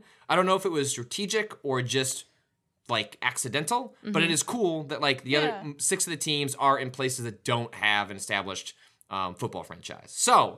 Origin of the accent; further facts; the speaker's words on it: Chicago, Illinois, United States; And there is not a team from Chicago, so I can't default to just, you know, my hometown.